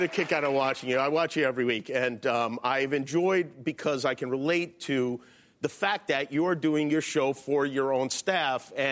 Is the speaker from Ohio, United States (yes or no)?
no; Las Vegas, Nevada, United States; People, when they ask you about growing up in Las Vegas, it's as if you grew up on a pirate ship or something.